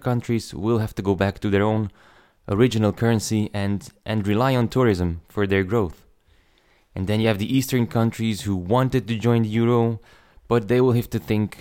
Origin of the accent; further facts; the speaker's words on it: Antwerp, Flanders, Belgium; I'm from Antwerp in Belgium.